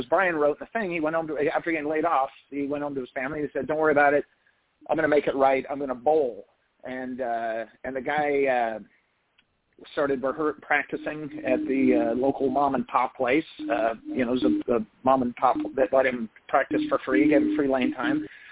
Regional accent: Midwest, United States; And I'm from the Midwest, and I grew up in a very blue collar family.

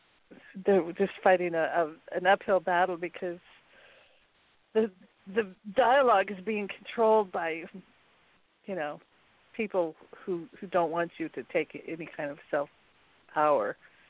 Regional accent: Montana, United States; I never grew up that way. I grew up in Montana

